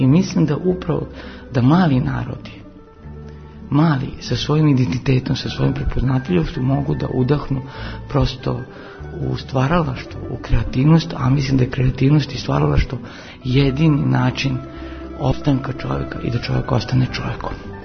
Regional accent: Novi Sad, Vojvodina, Serbia; born there

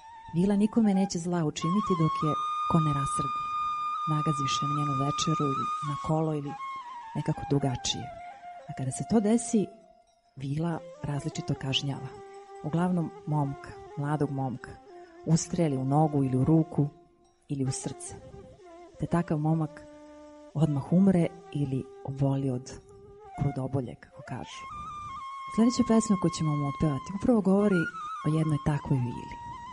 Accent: Pirot, Southern and Eastern Serbia, Serbia; prolazi kroz Pirot, odakle sam ja

